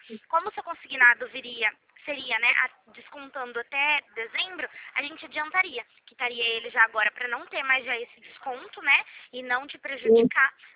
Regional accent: Presidente Prudente, São Paulo, Brazil; a gente é de Presidente Prudente também.

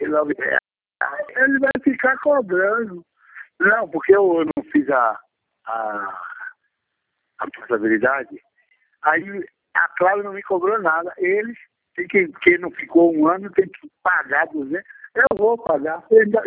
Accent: Salvador, Bahia, Brazil; Não, não, sou de Salvador.

